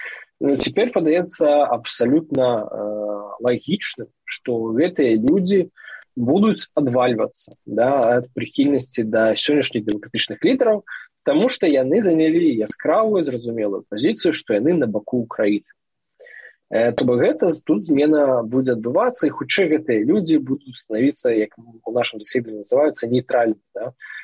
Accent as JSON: {"language": "Belarusian", "town": "Salihorsk", "region": "Minsk Region", "country": "Belarus", "said": "я сам з Сальорску"}